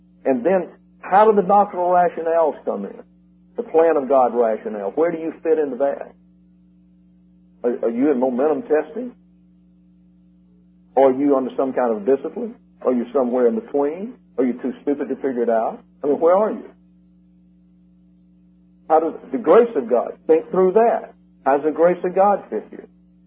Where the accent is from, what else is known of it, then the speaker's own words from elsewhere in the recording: Alabama, United States; I'm from South Alabama. They're called spillet liggins down there.